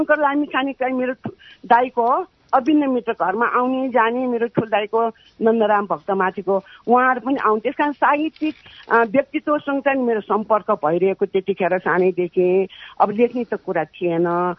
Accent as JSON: {"language": "Nepali", "town": "Kathmandu", "region": "Bagmati", "country": "Nepal", "tie": "born or raised there", "said": "मेरो बाल्यकाल चाहिँ नि काठमाडौँको ओमबाल टोलमा जन्मेको, ओमबाल टोल काठमाडौँमा।"}